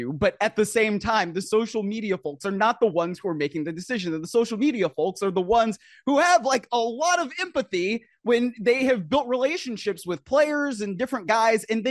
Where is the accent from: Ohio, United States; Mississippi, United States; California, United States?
Ohio, United States; Cleveland; I grew up in Cleveland.